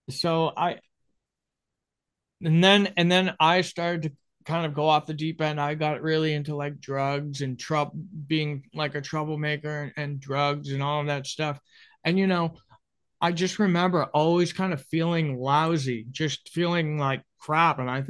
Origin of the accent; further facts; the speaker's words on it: Grafton, Massachusetts, United States; I grew up in Grafton, Massachusetts, which is central Massachusetts near Worcester, Massachusetts. And I grew up in the suburbs.